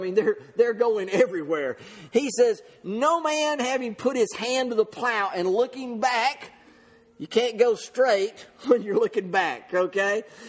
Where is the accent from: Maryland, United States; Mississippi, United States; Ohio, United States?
Mississippi, United States; There used to be where I grew up down in Mississippi, people, land wasn't flat.